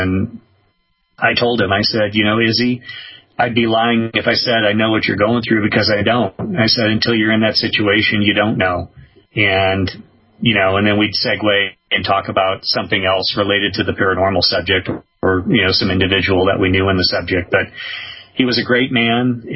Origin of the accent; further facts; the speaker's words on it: St. Louis, Missouri, United States; as a child growing up in St. Louis, really was kind of pivotal in shaping my interest in UFOs and cattle mutilations. And I lived in St. Louis.